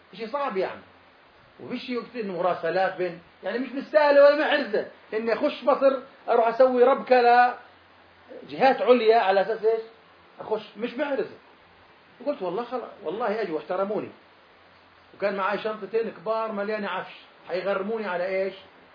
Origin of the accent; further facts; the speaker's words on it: Gaza Strip, Palestine; خلاص أنا جواز أردني صحيح لكني أنا ما عندي رقم وطني، معتبريني غزاوي فلسطيني، يعني أنا فلسطيني وإن كان جوازي إيش أردني